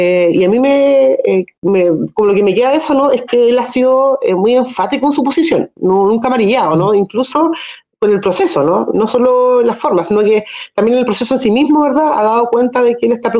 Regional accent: Ancud, Los Lagos, Chile; yo soy de Ancud, y Ancud es la primera ciudad, ¿no?, que recibe el viento del Pacífico, ¿no?, en Chiloé.

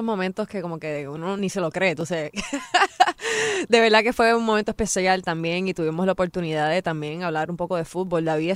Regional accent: Puerto Rico; que soy boricua

